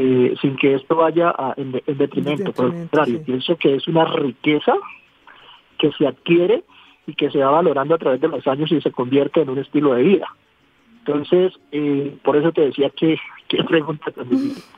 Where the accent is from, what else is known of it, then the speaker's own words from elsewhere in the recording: Colombia; amo mi tierra, me siento muy orgulloso de ser llanero, soy defensor de todo lo que tenga que ver con el llano